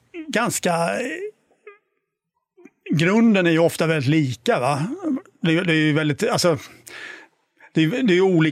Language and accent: Swedish; Småland, Sweden; jag är ju från Småland från början